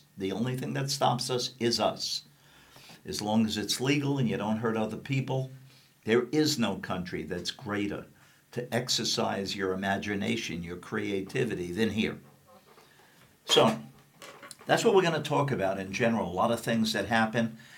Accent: New York City, New York, United States; And again, I grew up in New York City. I was born there.

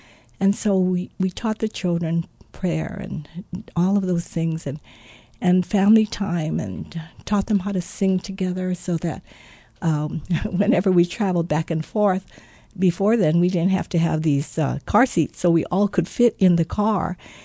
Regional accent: Honolulu, Hawaii, United States; But growing up in Honolulu and with a wonderful mother who was from a family of 15, from Makawao, Maui

